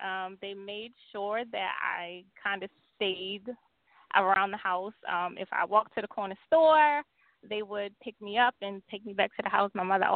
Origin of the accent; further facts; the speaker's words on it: Baltimore, Maryland, United States; Growing up in Baltimore, it was okay. It wasn't too rough.